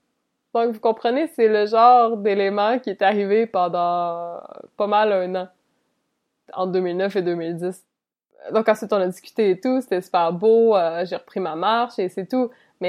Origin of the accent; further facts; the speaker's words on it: Côte-Saumont, Quebec, Canada; j'allais marcher jusqu'à la Côte-Saumont, qui est mon village natal, où mes parents habitent.